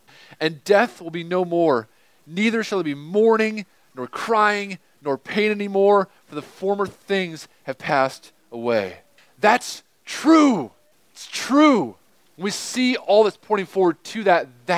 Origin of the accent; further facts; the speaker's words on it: New York, United States; I'm from New York originally, and it doesn't really matter where I'm from probably